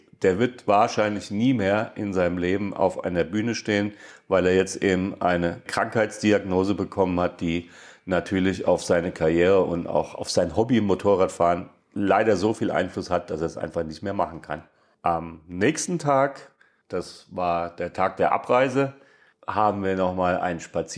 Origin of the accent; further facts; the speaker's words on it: Hesse, Germany; Wir sind hier im Zentralgatte, also die New Yorker sagen halt Central Park dazu, aber ich als Hesse.